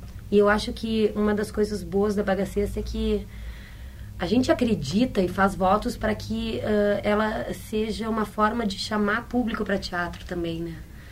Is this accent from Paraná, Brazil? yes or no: no; Rio Grande do Sul, Brazil; Eu sou gaúcho.